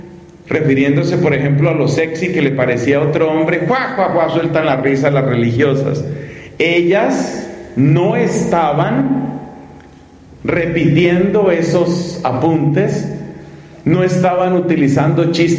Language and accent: Spanish; Colombia; Resulta que estaba viviendo yo en esa época en Chiquinquirá, en mi país